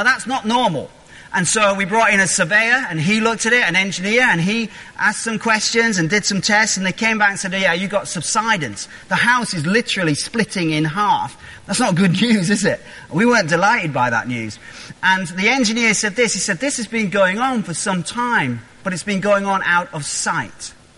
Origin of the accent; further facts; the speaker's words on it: Knaresborough, Yorkshire and the Humber, United Kingdom; So when I grew up in Knaresborough, and at the end of our road was this old derelict house